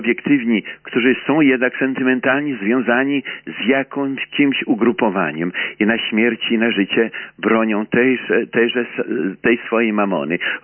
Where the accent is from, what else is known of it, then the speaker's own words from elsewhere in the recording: France; now in Poland; z północnej Polski, chociaż jestem z Francji.